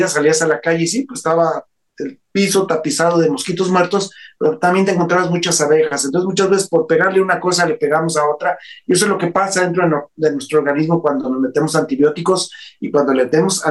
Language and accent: Spanish; Guadalajara, Jalisco, Mexico; me acordaste acá en mi pueblo, Guadalajara